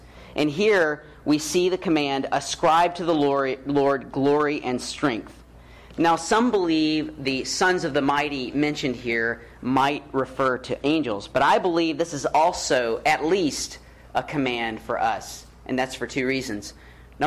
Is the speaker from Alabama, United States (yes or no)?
yes; Alabama, United States; Now, even though I'm from Alabama, my favorite activity is to go surfing.